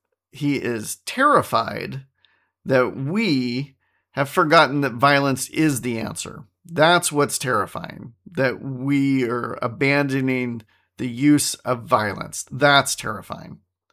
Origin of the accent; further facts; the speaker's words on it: United States; As an American, no.